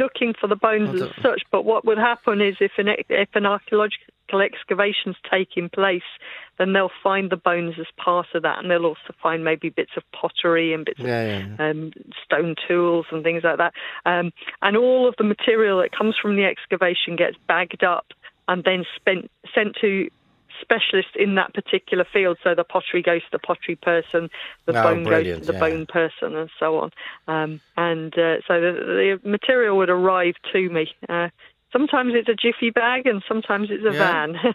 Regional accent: Sligo, Connacht, Ireland; also born or lived in London; Well, I'm kind of from Sligo via London, basically. I was sort of brought up between the two.

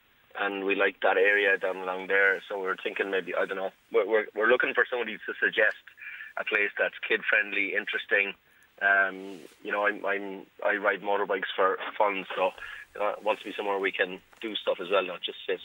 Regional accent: Abbeyleix, County Laois, Ireland; I'm actually calling from Dublin today, but I'm from Abbey Leaks.

